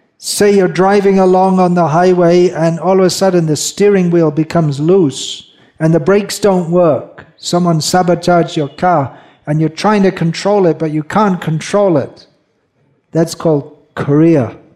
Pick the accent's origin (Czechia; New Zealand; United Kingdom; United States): United Kingdom; England; born there; my mother's family is from Belfast in Northern Ireland, but I was born in England